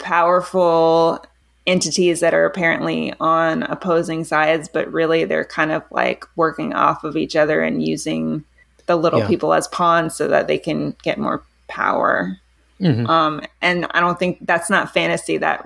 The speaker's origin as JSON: {"language": "English", "region": "Louisiana", "country": "United States", "tie": "born there", "said": "Meanwhile, I was born in Louisiana."}